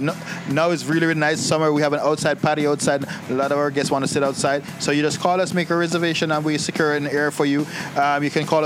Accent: Jamaica; I'm actually Jamaican.

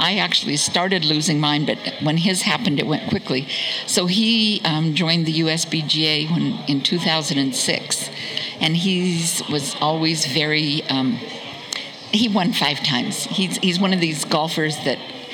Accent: Eugene, Oregon, United States; now in Port Ludlow, United States; Eugene, Oregon.

